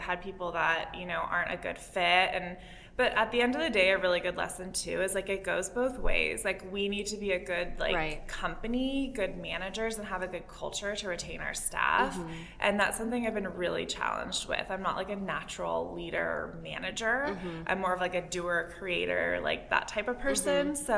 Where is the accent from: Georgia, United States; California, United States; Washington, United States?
California, United States; San Diego; Yeah, I'm from San Diego, started the company there. I wish I could still be there. I love San Diego.